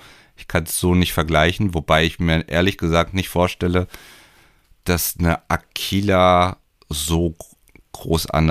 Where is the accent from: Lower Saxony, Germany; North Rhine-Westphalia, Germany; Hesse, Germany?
Lower Saxony, Germany; Hameln; ich bin ja in Hameln groß geworden